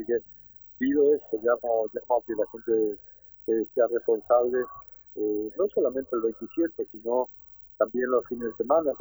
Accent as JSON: {"language": "Spanish", "town": "Santo Tomé", "region": "Corrientes", "country": "Argentina", "said": "los vecinos, acreditando que somos de Santo Tomé y de San Borja"}